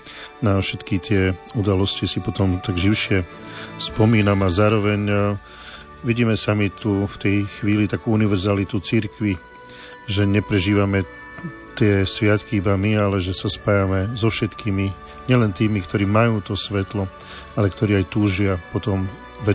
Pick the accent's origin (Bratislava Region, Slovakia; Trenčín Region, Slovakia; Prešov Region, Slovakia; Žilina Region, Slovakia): Prešov Region, Slovakia; Kračúnovce; ja pochádzam z Kračunoviec